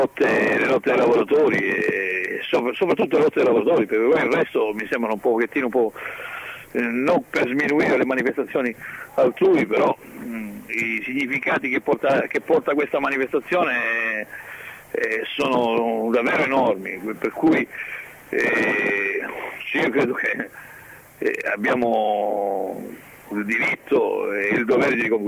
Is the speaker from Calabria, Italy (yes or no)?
yes; Calabria, Italy; adesso io sono un calabrese